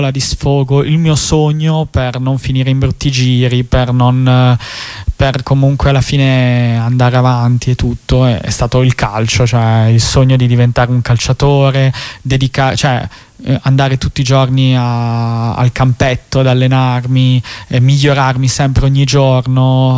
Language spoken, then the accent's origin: Italian; Aosta, Aosta Valley, Italy; No, io vengo da Aosta.